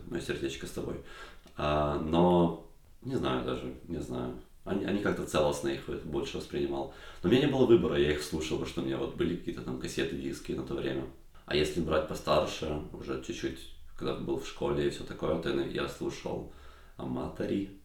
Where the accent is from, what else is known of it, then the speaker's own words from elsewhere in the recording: Smila, Cherkasy Oblast, Ukraine; в моем маленьком городе, откуда я родом